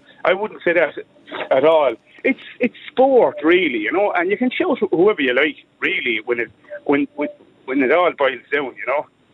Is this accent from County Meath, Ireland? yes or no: no; Thurles, Tipperary, Ireland; I'm from Turles, Ballingarry in Turles.